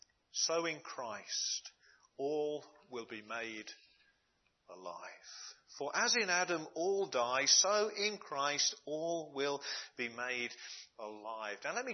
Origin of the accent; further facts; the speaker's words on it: United Kingdom; As British people, we are connected to her.